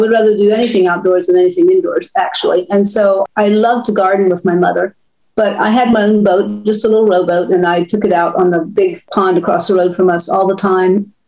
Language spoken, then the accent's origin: English; Virginia, United States; Well, we lived in the country. There was a big pond across the road from us, so we went swimming every day.